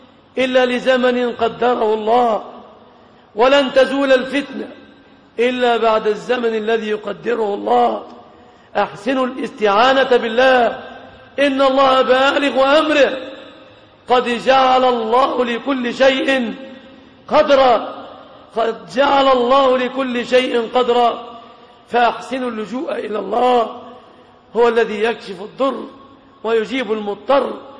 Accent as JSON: {"language": "Arabic", "country": "Egypt", "said": "اللهم سلم بلادنا مصر"}